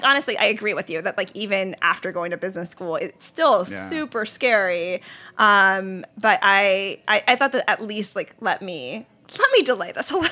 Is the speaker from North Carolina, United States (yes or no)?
yes; Charlotte, North Carolina, United States; And I grew up in North Carolina, and being a person of color in Charlotte, even at that time, was